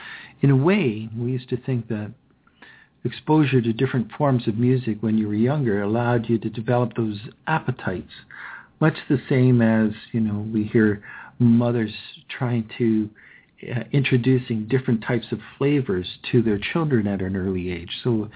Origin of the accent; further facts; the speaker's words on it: Ontario, Canada; I was brought up here in Ontario.